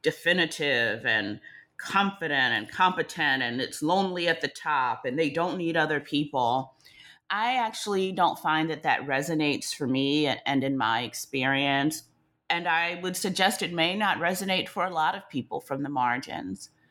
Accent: the South, United States; accent: Southern

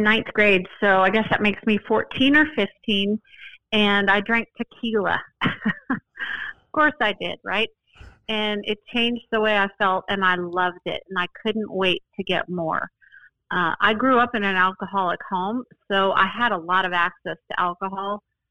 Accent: Boulder, Colorado, United States; I grew up in Boulder, Colorado.

